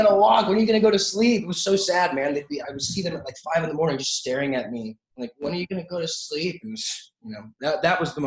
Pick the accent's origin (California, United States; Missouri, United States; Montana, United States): California, United States; Santa Clarita; I grew up in Santa Clarita, which is a small, small town. Everyone skateboarded there and I wanted to be a skater.